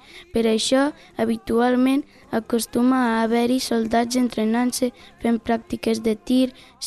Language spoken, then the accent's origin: Catalan; Romania; now in Spain; sóc de Romania.